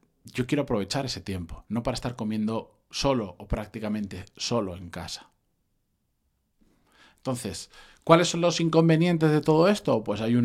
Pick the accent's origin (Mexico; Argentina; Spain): Spain; Benidorm, Valencian Community; Yo de donde soy originalmente, yo soy de Benidorm.